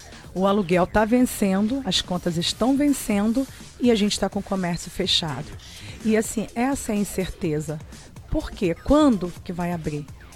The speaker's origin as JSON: {"language": "Portuguese", "town": "Rio das Ostras", "region": "Rio de Janeiro", "country": "Brazil", "tie": "born there", "also_born_or_lived": "São Paulo", "said": "sou nascida em Rio das Ostras, fui embora para São Paulo e fiquei de volta aí com meus pais tocando comércio há 20 anos."}